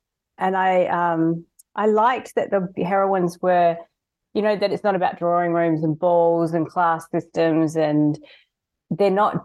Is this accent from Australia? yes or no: yes; Australia; I'm Australian and I'm from a state in Australia that was settled around the same time as the American West, and we have a very similar experience.